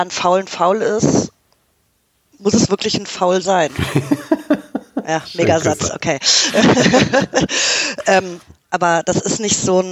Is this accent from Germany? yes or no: no; Canada; ich meine, ich komme aus Kanada, ja. Also wir werden irgendwie mit Eishockey geboren.